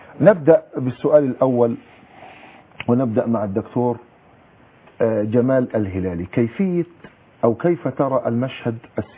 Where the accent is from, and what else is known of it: Egypt